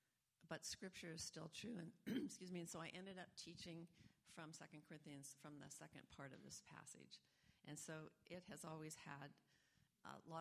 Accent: California, United States; But I know this verse is as true for you as it is for me in my hometown where I live in California.

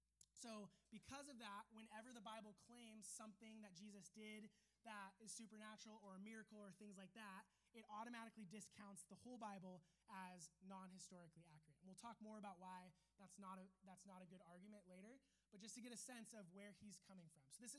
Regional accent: Newport Beach, California, United States; I grew up in Newport Beach, my parents are Christian

